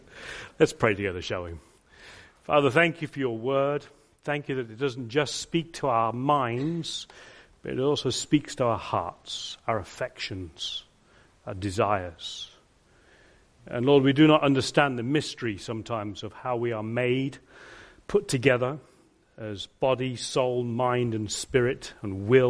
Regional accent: England, United Kingdom; and plus I'm English. You know, we don't do that stuff, do we?

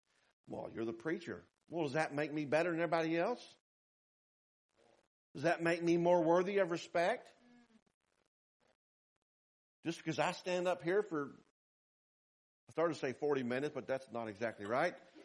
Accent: the South, United States; And I come from the South where they multiply by dividing.

